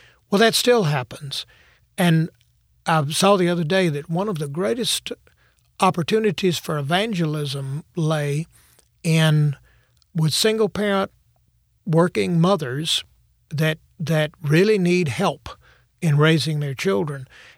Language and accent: English; South Carolina, United States; lady, I'm from South Carolina. I can show you fanaticism.